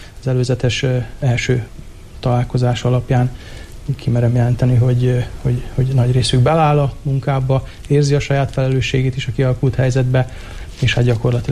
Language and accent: Hungarian; Vojvodina, Serbia; itt alapvetően délvidéki származású vagyok, tehát Szerbiából jöttem, úgy szoktam magamat definiálni, hogy egy ilyen kultúrbalkán stílust tartok, érzek a magaménak, mert ugyan egy tőzsgyökeres magyar családból, tiszta magyar családból származom